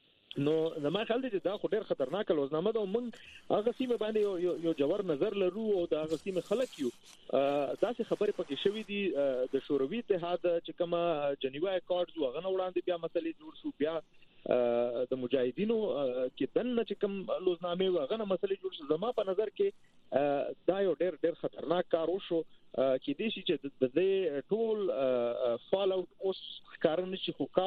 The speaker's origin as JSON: {"language": "Pashto", "town": "Peshawar", "region": "Khyber Pakhtunkhwa", "country": "Pakistan", "said": "زه د پېښور خار یم"}